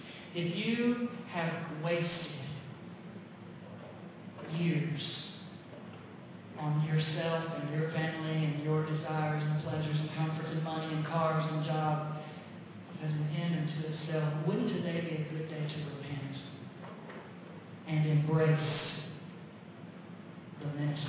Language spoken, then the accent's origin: English; Arkansas, United States; now in Conway, United States; I'm not from Conway. I'm from South Arkansas. I moved here years ago.